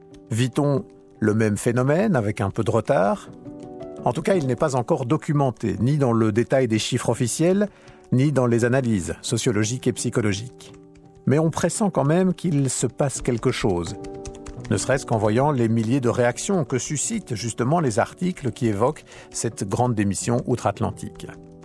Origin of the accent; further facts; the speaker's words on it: Belgium; Le phénomène observé aux États-Unis est-il identique chez nous en Belgique ?